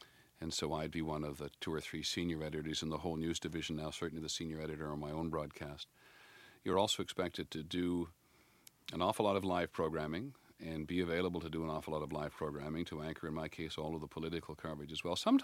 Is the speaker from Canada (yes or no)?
yes; Toronto, Ontario, Canada; now in United States; When I came down from Canada in the early 1960s